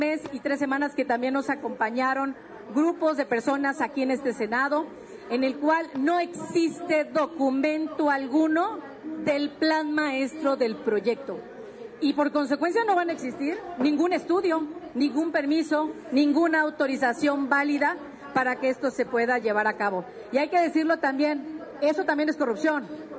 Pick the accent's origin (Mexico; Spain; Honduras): Mexico; Quintana Roo; Quienes somos de Quintana Roo, quienes nacimos en esa tierra